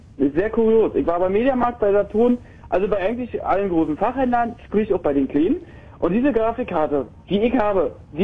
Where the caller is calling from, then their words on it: Berlin, Germany; Aus Weißensee.